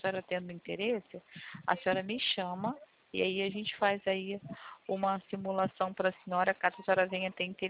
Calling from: Rio de Janeiro, Brazil

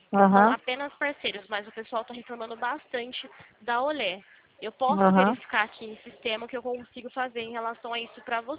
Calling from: Limeira, São Paulo, Brazil; Eu tô falando aqui de São Paulo

